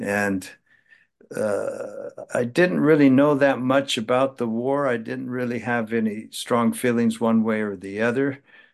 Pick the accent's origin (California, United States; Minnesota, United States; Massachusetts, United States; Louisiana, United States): California, United States; Yeah, I was born in 1951, and so I actually lived in a really rural area in the northern part of California